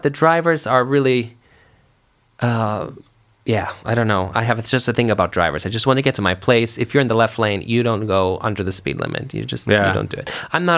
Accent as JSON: {"language": "English", "region": "Massachusetts", "country": "United States", "said": "Yeah, I'm from Massachusetts, and I love to drive."}